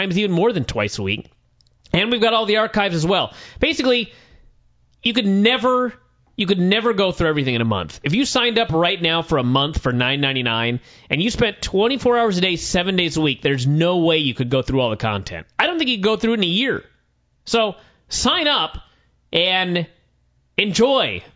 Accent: Cork, Munster, Ireland; I'm from Cork, Ireland. Not the city, because that sucks, but the North County.

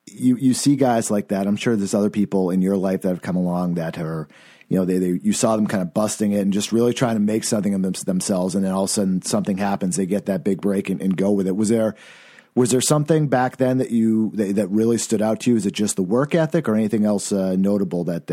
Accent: New Hampshire, United States; I am from New Hampshire.

